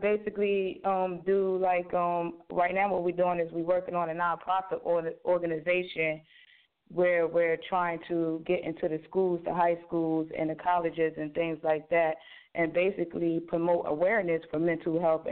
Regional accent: Trenton, New Jersey, United States; also born or lived in Newark; Okay, well, like you said, I'm from North New Jersey. I grew up basically in the inner city of Trenton and Newark. You know, I was sort of kind of raised in Trenton.

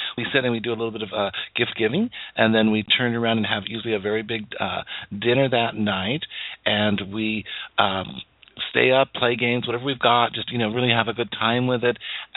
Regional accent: Wyoming, United States; born there; And I come from a very big family, and we were born in a rural area. I was born in Wyoming, and it was fun to get stuff in the mail.

